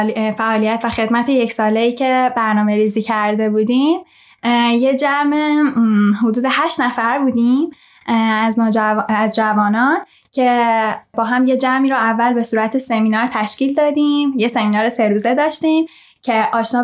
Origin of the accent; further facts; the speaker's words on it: Tehran, Tehran Province, Iran; moved away as an adult; من در شهر تهران به دنیا اومدم، بزرگ شدم و به خاطر اعتقاداتم به دیانت بهایی